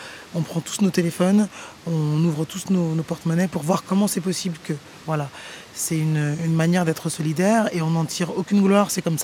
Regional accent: Paris, Île-de-France, France; accent: Parisian; Moi, je me sens assez parigote d'une manière, ne serait-ce que mon accent et ma manière de me mouvoir ou le rythme de ma parole, mon débit.

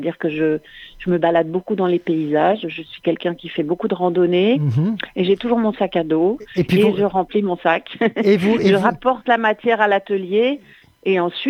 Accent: DR Congo; born there; je suis née en RDC, c'était l'ex-Congo belge.

